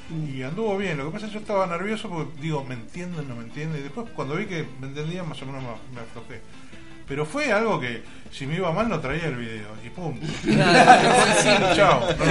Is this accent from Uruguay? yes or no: yes; Uruguay; Soy uruguayo y francés.